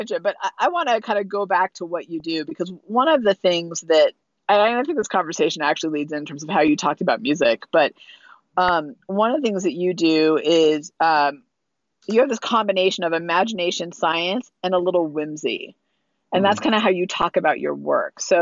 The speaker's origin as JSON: {"language": "English", "region": "California", "country": "United States", "said": "I'm in my 40s, so I grew up on hip hop and like that kind of whole era. And I'm from California, so all in that."}